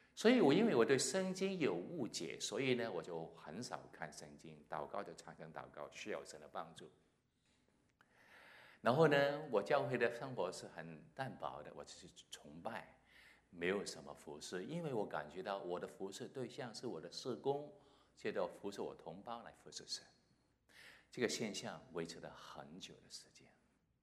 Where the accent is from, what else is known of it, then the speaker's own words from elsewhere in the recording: Hong Kong; 我是在香港出生长大的，在那边是我中学的时候信了耶稣，信了主耶稣